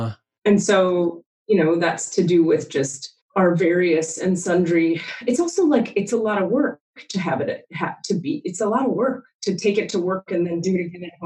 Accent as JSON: {"language": "English", "town": "Miami", "region": "Florida", "country": "United States", "said": "And I'm from Miami, Florida originally."}